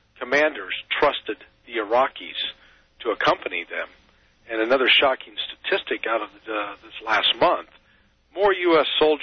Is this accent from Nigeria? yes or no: no; Missouri, United States; I've been to farmer's markets in Maryland and Virginia, and I was raised in Missouri.